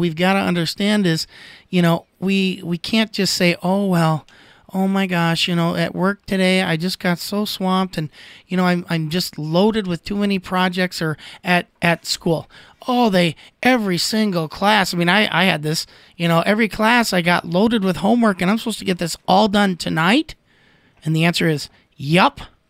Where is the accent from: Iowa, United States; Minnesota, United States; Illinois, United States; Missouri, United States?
Minnesota, United States; Yeah, I'm from Minnesota. So how the heck did we end up here?